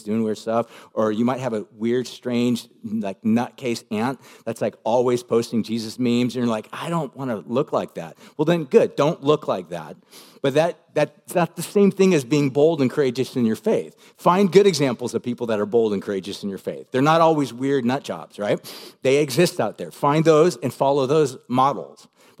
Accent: Huntington Beach, California, United States; I grew up in Huntington Beach, and I just remember thinking, like, I'm all in.

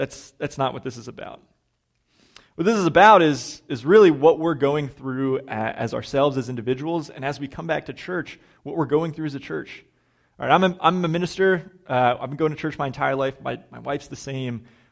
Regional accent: Pittsburgh, Pennsylvania, United States; now in Somerville, United States; I'm from Pittsburgh. Molly is from Atlanta, and both of our kids are from Boston

